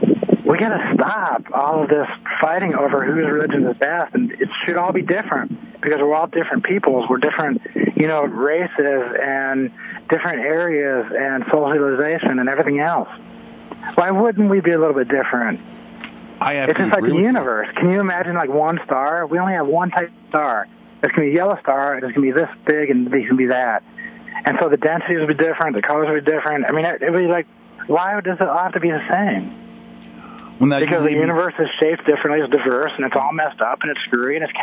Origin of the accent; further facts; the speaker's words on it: Norway; well, I'm from Sweden. I'm from Norway. I'm Norwegian. I'm Viking.